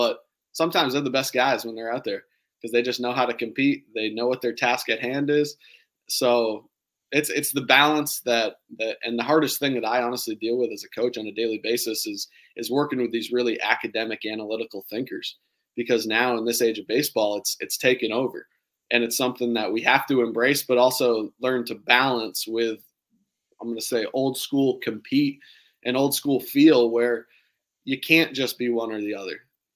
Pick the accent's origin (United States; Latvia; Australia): United States; Massachusetts; I'm from Massachusetts.